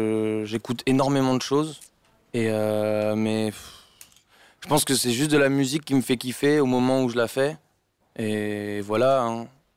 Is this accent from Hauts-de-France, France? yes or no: yes; Beauvais, Hauts-de-France, France; now in Paris, France; Ouais, je viens de Beauvais normalement, mais maintenant je suis sur Paris.